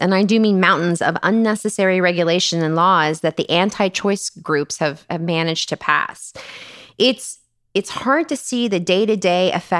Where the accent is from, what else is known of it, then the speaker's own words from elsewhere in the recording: Texas, United States; moved away as an adult; Well, I'm originally from Texas, and that's where I did all of my training. I came out to Arizona around 11 years ago, and I've never looked back.